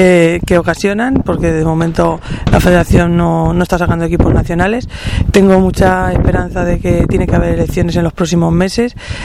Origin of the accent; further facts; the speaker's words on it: Almansa, Castilla-La Mancha, Spain; por celebrarse en mi tierra, en Almansa